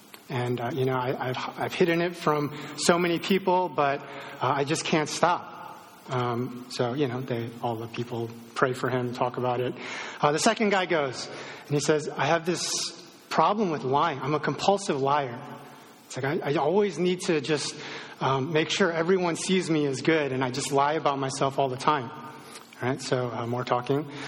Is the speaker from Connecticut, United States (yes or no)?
no; Chicago, Illinois, United States; moved away as an adult; I'm not from the Bay Area. I grew up around Chicagoland. I moved out here about 10 years ago, and this place is still strange.